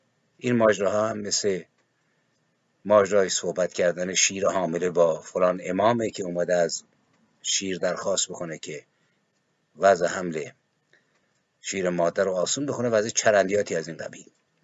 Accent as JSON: {"language": "Persian", "country": "Iran", "moved": "yes", "said": "من هم به عنوان یک ایرانی دور از میهن، دوری اجباری به دلیل شرایط،"}